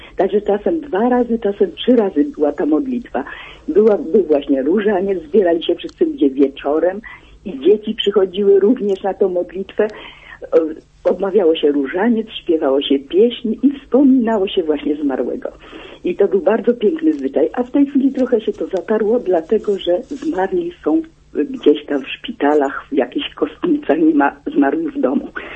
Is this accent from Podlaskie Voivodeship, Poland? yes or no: no; Lesser Poland, Poland; Ja się urodziłam na wsi, w Małopolsce i chcę powiedzieć, że w moich okolicach, z dzieciństwa pamiętam